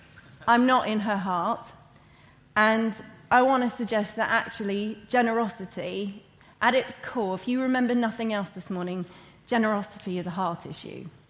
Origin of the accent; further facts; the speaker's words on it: Canada; now in United Kingdom; A citizen, I'm a Canadian citizen. I live in the UK. I'm not trying to make you all Canadian or bring my Canadian culture and values with me.